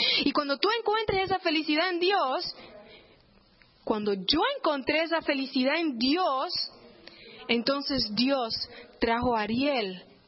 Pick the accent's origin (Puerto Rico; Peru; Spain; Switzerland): Puerto Rico; moved away as an adult; now in United States; Básicamente yo crecí en Puerto Rico. Se me ofreció una oportunidad para venir a Ohio State a estudiar y así lo hice. Y me vine acá. Puerto Rico era fácil, crecí allí